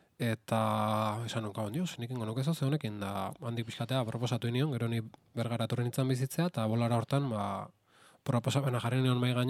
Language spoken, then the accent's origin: Basque; Zarautz, Basque Country, Spain; ni Zarauztarra naiz izatez, eta hasi nintzen musika jotzen